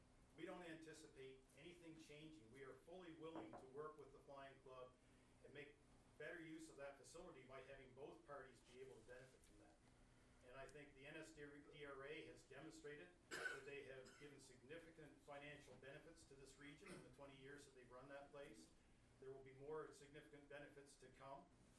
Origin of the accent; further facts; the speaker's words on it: Milton, Nova Scotia, Canada; now in Lower Sackville, Canada; I live at 106 Skyridge Avenue, Lower Sackville, Nova Scotia. I was born and raised in Milton. I still have strong ties to this area.